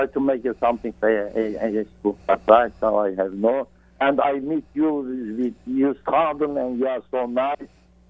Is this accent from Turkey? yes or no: yes; Turkey; now in Las Vegas, United States; Originally, I'm from Turkey.